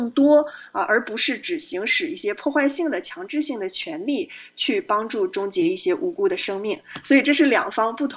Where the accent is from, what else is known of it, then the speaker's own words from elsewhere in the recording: China; 我们中国人讲就事论事哈